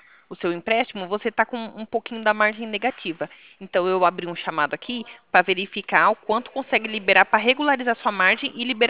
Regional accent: Rio Claro, São Paulo, Brazil; Eu sou de Rio Claro também, eu sou aqui do lado do Santander, na Avenida 3 com Rua 4.

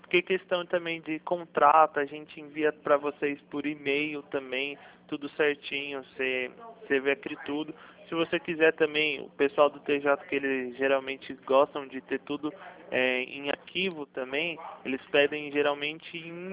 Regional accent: São Paulo, Brazil; Eu sou aqui do interior de São Paulo, Sandra.

